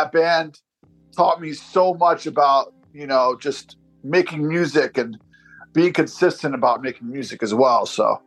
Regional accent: Spring Hill, Florida, United States; like I run with my buddies that I grew up with here in Spring Hill, Brooksville.

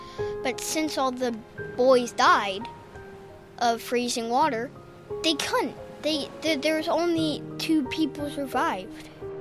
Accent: United States; I'm from America and I'm seven.

